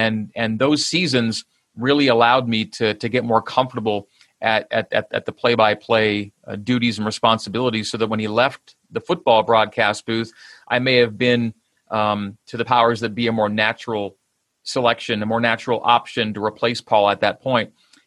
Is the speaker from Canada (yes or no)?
yes; Canada; now in United States; But I grew up in Canada.